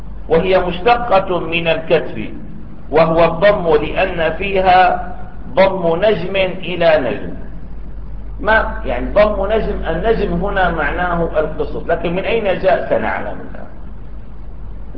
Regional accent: Damascus, Damascus Governorate, Syria; ونظرنا إلى طلوع القمر في بلدنا دمشق مثلا

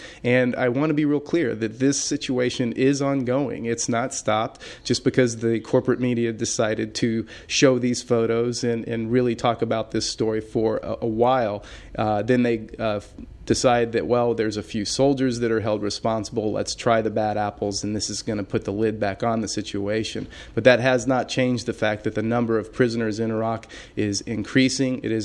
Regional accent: United States; not advertising the fact that I am an American

